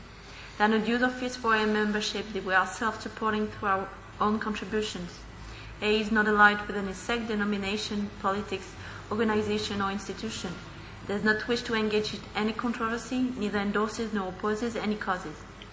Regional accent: Paris, Île-de-France, France; I'm an alcoholic from Paris, France.

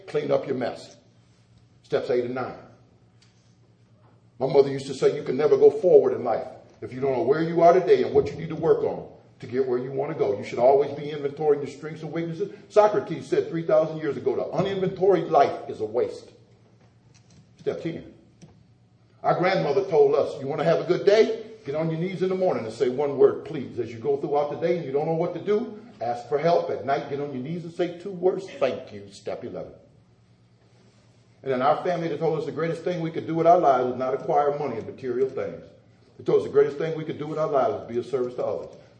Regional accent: Sandusky, Ohio, United States; But I was born in Sandusky, Ohio. I'm 49 years old. I was second of three boys. I was raised in a Christian home

